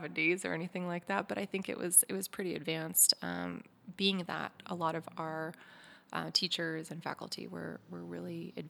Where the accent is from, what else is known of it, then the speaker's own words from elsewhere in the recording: Oregon, United States; I was 2 years old. I'm an Oregonian for sure. I was born in Coos Bay, North Bend.